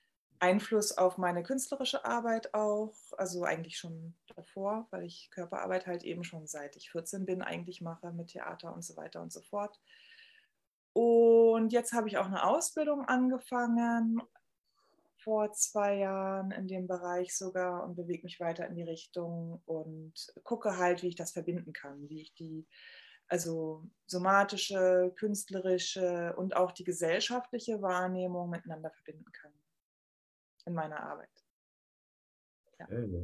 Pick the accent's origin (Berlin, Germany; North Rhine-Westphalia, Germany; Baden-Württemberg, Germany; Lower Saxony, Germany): Berlin, Germany; Aber ich bin aus Deutschland, aus Berlin.